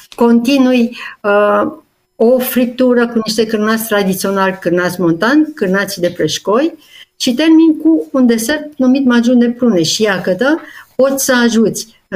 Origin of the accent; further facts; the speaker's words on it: Oltenia, Romania; dar eu sunt și olteancă și îmi place să mă laud